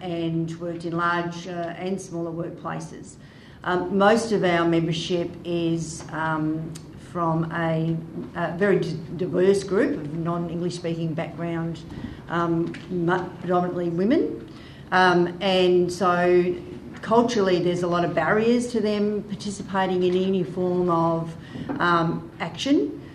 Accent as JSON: {"language": "English", "town": "Geelong", "region": "Victoria", "country": "Australia", "said": "So, for instance, I'm from Geelong"}